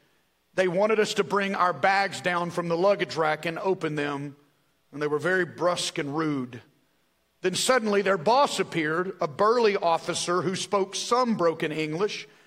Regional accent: United States; I believe as an American, it is my right, it is my privilege, it is my responsibility.

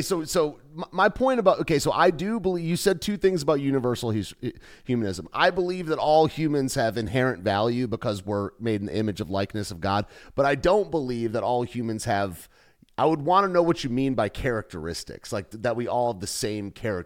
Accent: Detroit, Michigan, United States; It's funny how you know, growing up in Metro Detroit, there's Jews everywhere.

